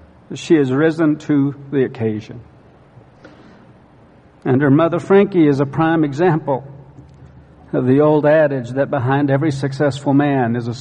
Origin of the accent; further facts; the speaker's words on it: Oklahoma, United States; Thank you, Oklahoma Baptist University, my home state